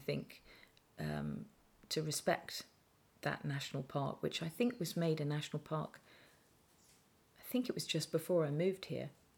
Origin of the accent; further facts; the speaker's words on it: South West England, United Kingdom; now in South Downs, United Kingdom; I grew up in the Wiltshire Downs, and though so to be in the South Downs is a joy